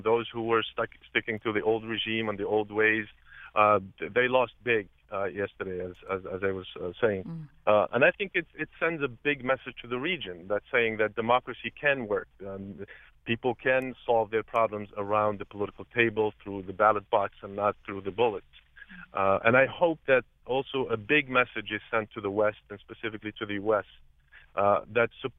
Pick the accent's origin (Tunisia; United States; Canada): Tunisia; Mata; I was born and raised in Tunisia, specifically in the city of Mata